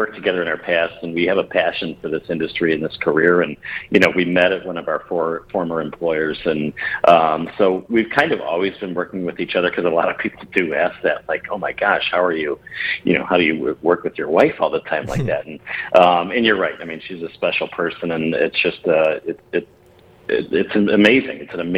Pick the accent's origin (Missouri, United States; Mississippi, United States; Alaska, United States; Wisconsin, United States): Wisconsin, United States; I was driving down the roads in the lovely state of Wisconsin, my home state here.